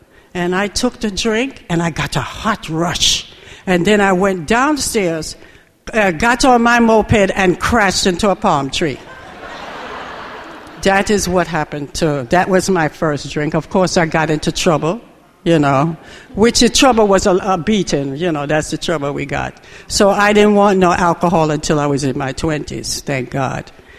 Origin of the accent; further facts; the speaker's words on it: Jamaica; was not born on land or sea. I was born in an airplane. So, you know, it's kind of weird to say, yes, I'm Jamaican, but it was leaving Jamaica when I was born in the air.